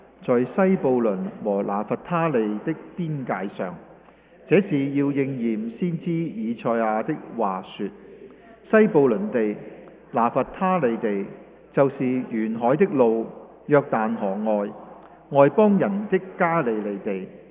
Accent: Hong Kong; 其实我系香港人嚟嘅，我揸香港护照嘅吓。

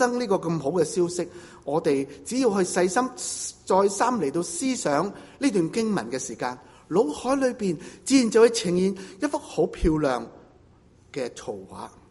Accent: China; 我们中国人如果生了仔的话，添了丁，当然向最密切的人来到报告

